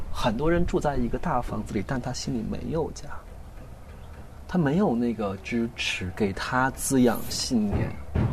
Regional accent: Yichun, Heilongjiang, China; born there; 伊春还是有挺多山的，但我出生的地方是没什么山的，它就是一个北方小城市。

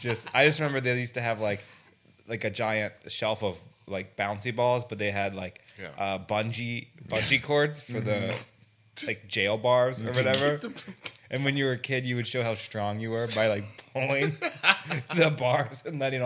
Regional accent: Ellicott City, Maryland, United States; I'm from Ellicott City, Maryland.

